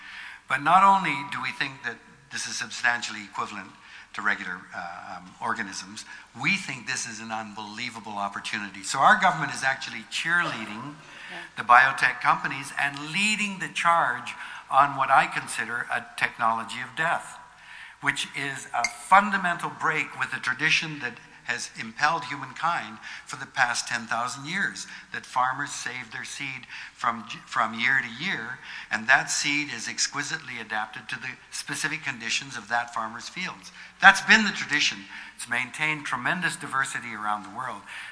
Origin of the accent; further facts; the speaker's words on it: Canada; I am absolutely ashamed as a Canadian that this is going on, being promulgated by our own government.